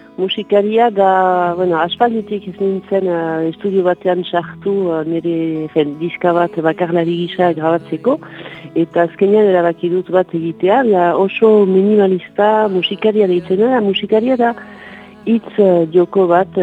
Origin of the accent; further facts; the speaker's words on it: Basque Country, Spain; jaiteko zen ere bai euskalduna naiz